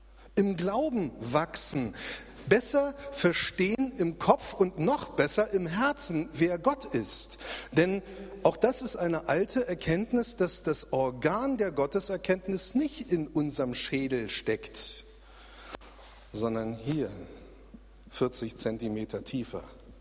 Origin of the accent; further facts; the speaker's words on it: Germany; weil wir eben so Sicherheits- und Kontrollfanatiker sind, vor allem wir Deutschen.